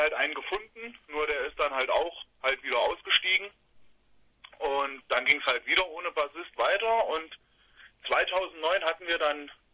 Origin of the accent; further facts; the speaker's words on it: Borken, Hesse, Germany; Ja, also wir kommen aus Borken. Das liegt in Hessen in der Nähe von Kassel.